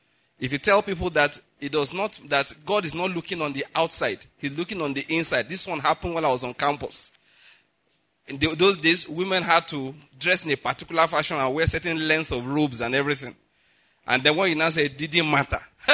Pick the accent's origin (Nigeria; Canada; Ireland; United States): Nigeria; Western Nigeria; born there; I was born in Western Nigeria. My parents are of the Yoruba extraction.